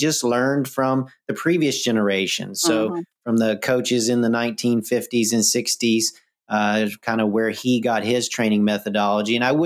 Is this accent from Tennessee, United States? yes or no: yes; Tennessee, United States; I am now 50 years old. I was born in Tennessee. I now live in California